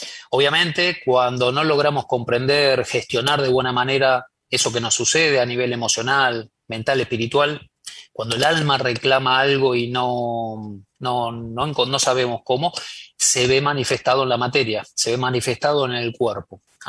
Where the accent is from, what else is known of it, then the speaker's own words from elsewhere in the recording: Argentina; Argentina, el lugar donde vivo, soy de Argentina